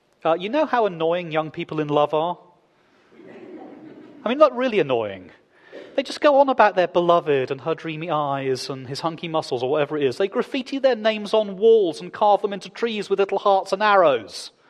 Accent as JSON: {"language": "English", "country": "United Kingdom", "said": "I do a lot of the time because I'm a Brit."}